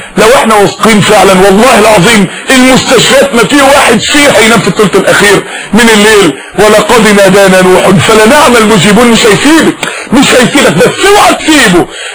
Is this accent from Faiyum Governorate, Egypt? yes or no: no; Mansoura, Dakahlia, Egypt; عندنا في المنصورة جالها سرطان فعلا بحقيقة